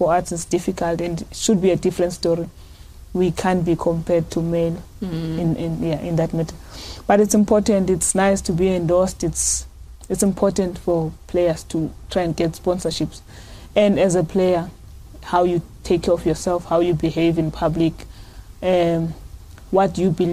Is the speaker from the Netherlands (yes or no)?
no; Eastern Cape, South Africa; I told them I'm from the Eastern Cape, difficult growing up there.